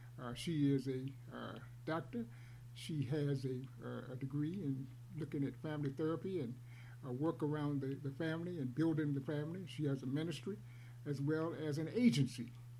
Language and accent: English; Durham, North Carolina, United States; Our next guest is from my hometown, Durham, North Carolina.